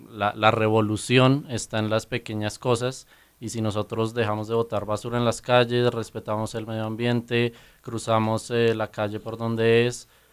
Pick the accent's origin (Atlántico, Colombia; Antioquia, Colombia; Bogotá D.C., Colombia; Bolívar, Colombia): Bogotá D.C., Colombia; Bogotá; yo tengo 25 años, soy bogotano, soy ingeniero industrial